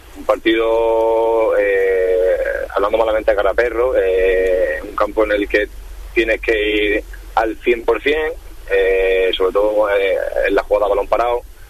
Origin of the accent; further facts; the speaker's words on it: Málaga, Andalusia, Spain; en Málaga pues tuve la oportunidad de ascender mi tierra y disfrutarlo, vamos, como un niño chico